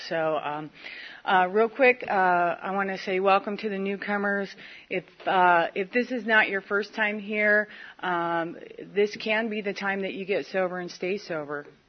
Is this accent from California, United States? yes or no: no; Evansville, Indiana, United States; I'm originally from Evansville by God, Indiana, and that'll make you thirsty, just so you know.